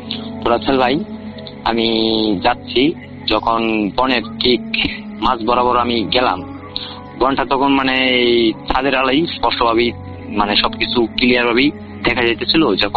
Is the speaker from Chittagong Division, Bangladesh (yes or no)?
no; Kishoreganj, Dhaka Division, Bangladesh; আমার বাড়ি, আমার দেশের বাড়ি হলো কিশোরগঞ্জ মারিয়া বিন্নাটি।